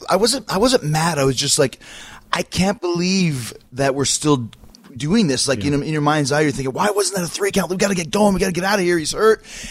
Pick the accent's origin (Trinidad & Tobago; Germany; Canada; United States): Canada; I'm from Canada.